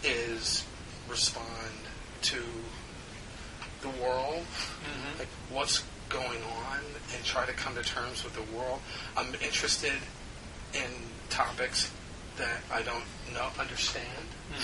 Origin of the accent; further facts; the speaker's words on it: New Jersey, United States; I did a reading in my hometown in New Jersey, and some of the members of my family were there